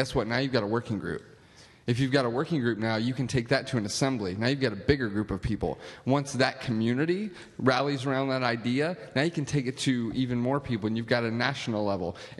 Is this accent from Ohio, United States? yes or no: no; Atlanta, Georgia, United States; first I'm curious what your small town in Georgia is, because I'm from Atlanta.